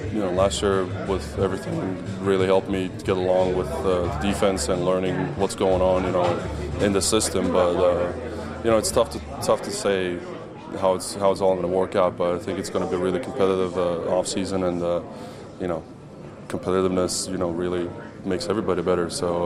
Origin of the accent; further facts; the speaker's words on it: Estonia; English is a second language; now in United States; Not really. I mean, I barely knew about it until I got here.